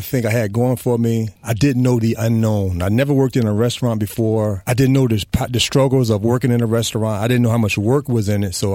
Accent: New Jersey, United States; also born or lived in Elizabeth City, North Carolina; Yes, I was born in Elizabeth City, North Carolina, and as a kid, my parents moved to New Jersey, and they left me with my grandparents until they got established in New Jersey, and they came back to get us.

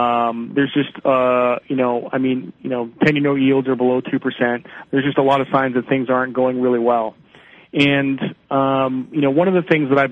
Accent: Connecticut, United States; I grew up in Connecticut, but on the other side of Connecticut, you know, eastern Connecticut, kind of towards Rhode Island, it's a little swampy and it's a little backwards

